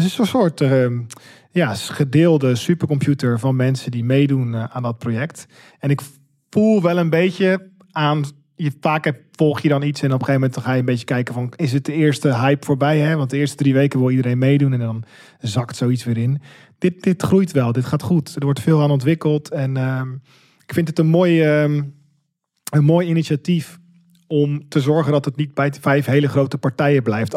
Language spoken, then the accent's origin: Dutch; Netherlands; born there; ik ben geboren in Nederland